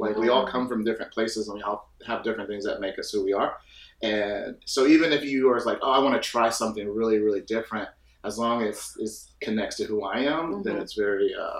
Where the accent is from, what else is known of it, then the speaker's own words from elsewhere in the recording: Georgia, United States; I mean, so I'm from Georgia. I like to say I'm from the South